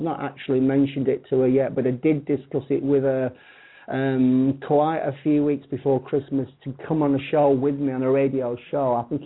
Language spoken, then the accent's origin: English; Blackpool, North West England, United Kingdom; also born or lived in Fleetwood; Obviously, people are going to realise from my accent that I am a Pom. I am English. I'm actually originally from the Blackpool area. I was born in Fleetwood, Lancashire, and I did probably about 10, 15 years of my professional work over there.